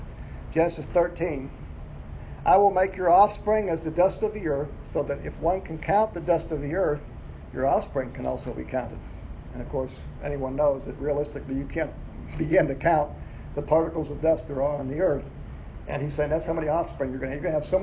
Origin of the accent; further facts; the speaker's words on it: Arizona, United States; Sandy and I grew up in Arizona, and there's some places out in the desert where you can go outside the city